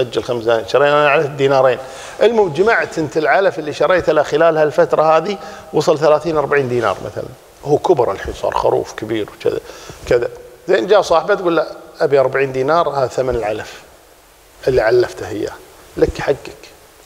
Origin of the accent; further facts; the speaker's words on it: Kuwait; مثلا لو مثلا عندنا في الكويت